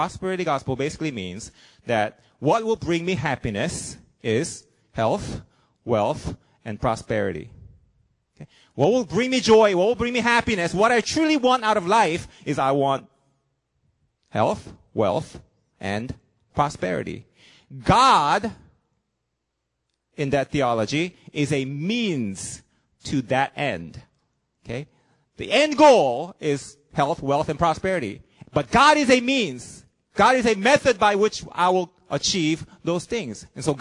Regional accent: South Korea; English is a second language; now in United States; When I was in elementary school, I grew up in South Korea.

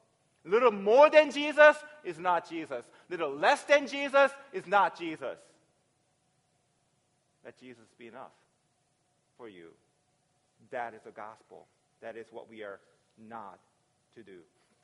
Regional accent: Virginia, United States; I came to Washington, a state I've never been to because I grew up in Virginia, East Coast, right?

